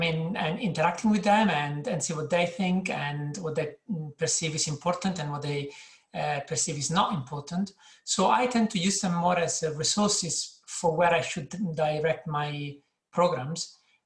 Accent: central Italy, Italy; so I come from Italy, so from a small village in the center of the country.

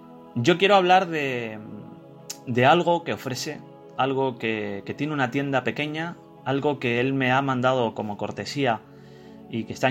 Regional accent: Canary Islands, Spain; yo soy canario

